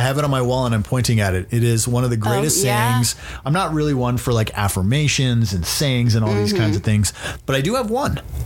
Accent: Canada; moved away as an adult; So yeah, I grew up in Canada

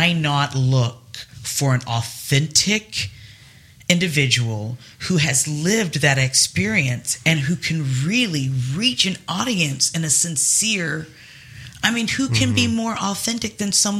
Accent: Virginia, United States; And I was like, black. I'm from Virginia.

